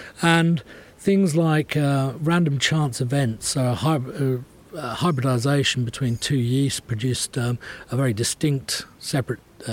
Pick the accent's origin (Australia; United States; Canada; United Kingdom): United Kingdom; England; Being English, it's the UK.